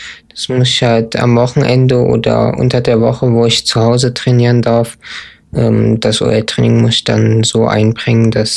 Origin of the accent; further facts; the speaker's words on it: Weimar, Thuringia, Germany; Nee, ich komme aus Weimar.